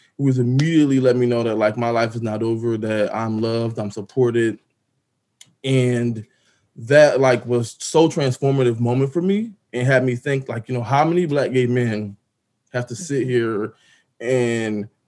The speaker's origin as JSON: {"language": "English", "town": "Trenton", "region": "New Jersey", "country": "United States", "moved": "as an adult", "said": "You know, I was 25. I'm from Trenton, New Jersey. And like, I was moving to Atlanta, and that was the first time I was going to be like moving away from everything that I've known for 25 years."}